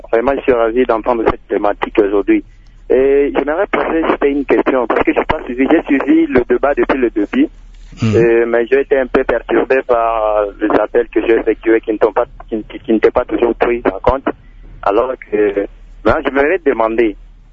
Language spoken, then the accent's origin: French; Manono, Tanganyika, DR Congo; Je suis ressortissant de Manono.